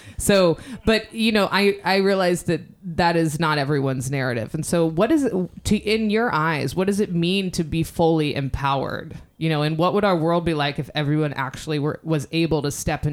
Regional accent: the South, United States; now in West Coast, United States; I am a white woman, but I am also from the South, but I also live on the West Coast.

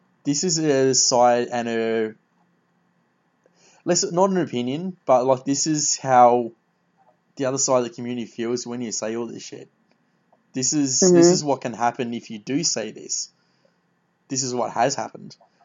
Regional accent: Australia; I'd like to say this as an Australian, because for those that are wondering just how rare guns are in Australia

